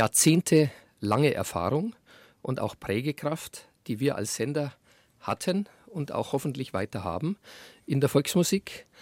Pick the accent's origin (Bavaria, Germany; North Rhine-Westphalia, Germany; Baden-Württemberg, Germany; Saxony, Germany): Bavaria, Germany; Munich; Ich selber bin Münchner mit einer Familiengeschichte, die weit zurückreicht. 3, 4 Generationen Münchner. Bin im Laufe meines Lebens viel in Bayern rumgekommen